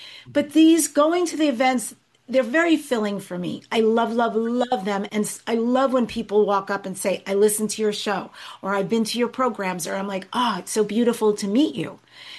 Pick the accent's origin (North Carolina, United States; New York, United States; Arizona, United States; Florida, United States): New York, United States; We came home talking about buying land there, not to live forever. I'm already from New York. I know what winters are like.